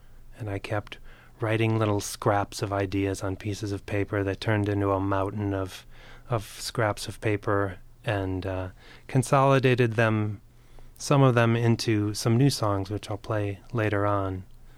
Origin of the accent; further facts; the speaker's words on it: Michigan, United States; And I grew up in Michigan, and every year in elementary school, at least once, they would show us this movie, a Canadian movie called Paddle to the Sea.